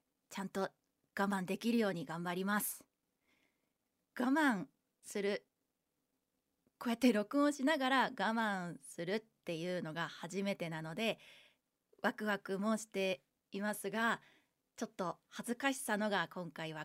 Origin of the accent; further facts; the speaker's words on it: Gunma, Japan; 出身地は群馬県で新人声優です。